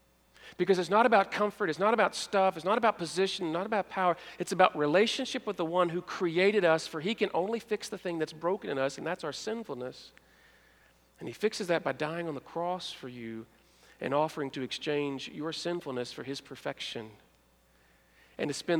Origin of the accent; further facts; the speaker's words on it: Arkansas, United States; Now, I'm from South Arkansas.